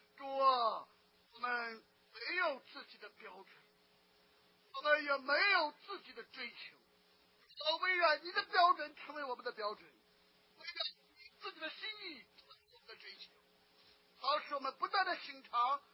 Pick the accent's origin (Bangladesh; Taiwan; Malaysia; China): China; 我们中国人不敢翻译成国家社会主义，而因为我们中国就搞国家社会主义